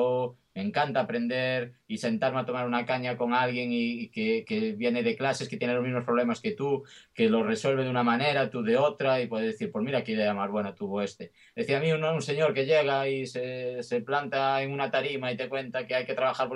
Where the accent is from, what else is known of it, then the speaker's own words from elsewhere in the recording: Celanova, Galicia, Spain; además de ser gallego, soy de Celanova, que aún ahonda más